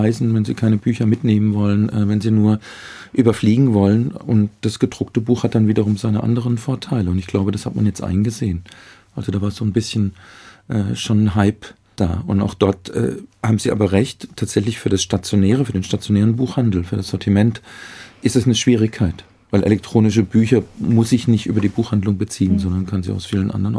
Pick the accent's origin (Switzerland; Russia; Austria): Switzerland; Ich bin in der Nähe von Basel aufgewachsen